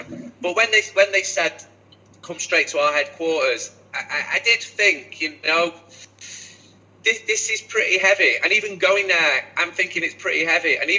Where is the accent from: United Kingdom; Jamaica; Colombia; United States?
United Kingdom; Manchester, North West England; I'm from Manchester. I know fan culture. I've done a fanzine since being 15.